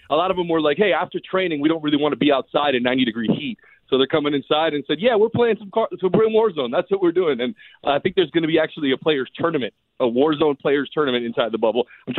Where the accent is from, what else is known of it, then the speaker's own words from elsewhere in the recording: Miami, Florida, United States; So I expect all the Inter-Miami fans, all my hometown boys, all you guys over there